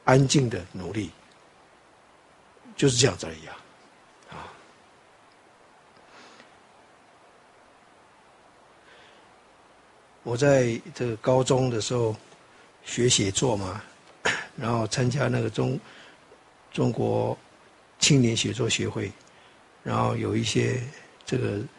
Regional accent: Taiwan; 我们台湾话说啪啪走这样的啊

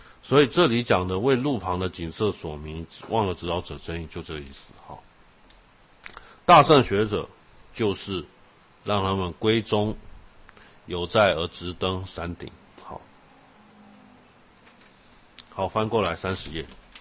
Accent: Taiwan; 我们台湾人讲话都会加一个啊，对于行菩萨道来说加一个啊字，大陆人就听得觉得很奇妙。

